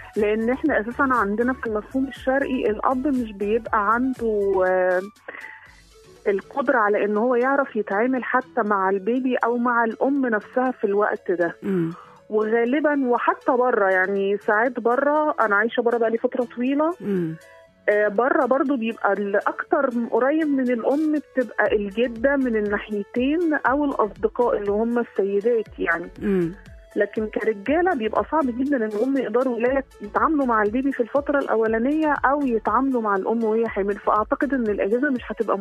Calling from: Tunisia; انا بكلمك من تونس

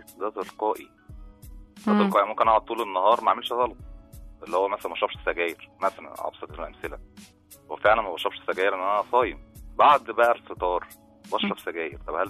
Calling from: Suez, Suez Governorate, Egypt; من السويس.

